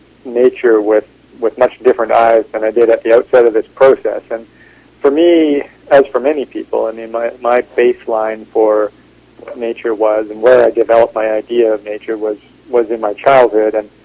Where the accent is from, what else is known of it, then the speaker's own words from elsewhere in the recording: Kamloops, British Columbia, Canada; I grew up on the outskirts of Kamloops in the interior of BC.